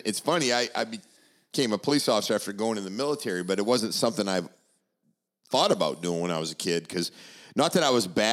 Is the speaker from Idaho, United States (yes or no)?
no; Bar Harbor, Maine, United States; Yeah, so, you know, I grew up in Maine, so we were, you know, fairly small town. We had 30, 40,000 people.